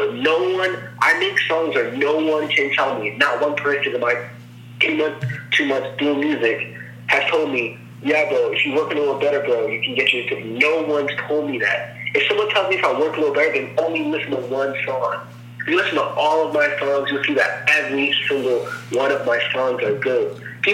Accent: North Carolina, United States; I grew up in North Carolina, but like all my really heritage is in Jamaica. Like, when I first came here, I got made fun of for being Jamaican.

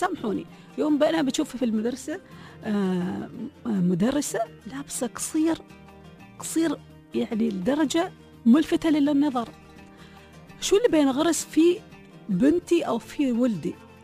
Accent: United Arab Emirates; أنا كأسرة إماراتية كمسلمين

